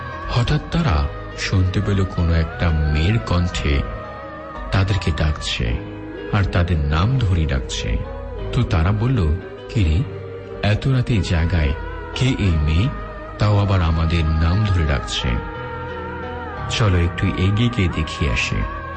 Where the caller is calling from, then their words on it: Dhaka, Dhaka Division, Bangladesh; আমি ঢাকা মিরপুর এক থেকে বলছি